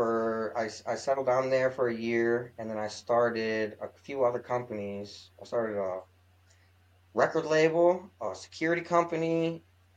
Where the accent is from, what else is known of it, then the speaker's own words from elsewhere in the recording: Lansing, Michigan, United States; also born or lived in Wolverine, Michigan / Gary, Indiana; In Lansing, Michigan, for the most part. A lot of my childhood I spent up north in Wolverine, Michigan, on summer times in the woods. And I grew up a little bit in Gary, Indiana.